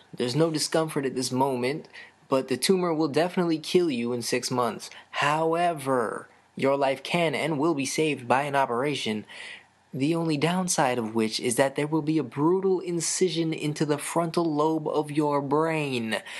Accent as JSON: {"language": "English", "country": "Canada", "said": "full disclosure, I am a Canadian"}